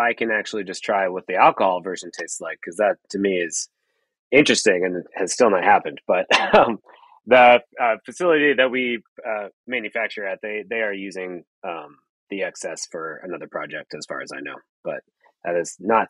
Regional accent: Canada; Being Canadian, obviously, that's important to me.

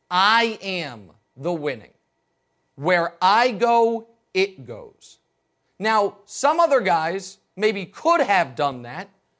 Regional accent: Kansas City, Missouri, United States; left for my hometown Chiefs

